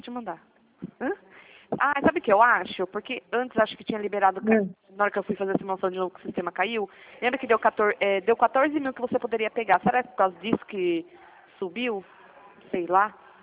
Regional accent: Piracicaba, São Paulo, Brazil; Eu sou de Piracicaba.

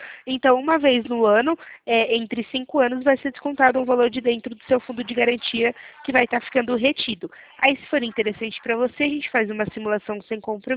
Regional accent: Limeira, São Paulo, Brazil; eu sou de Limeira.

